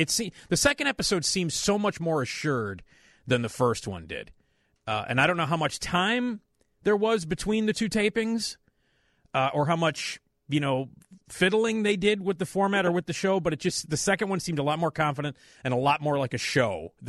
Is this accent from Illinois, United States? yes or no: yes; Chicago, Illinois, United States; it was being a Chicagoan, you know, a lifelong Chicagoan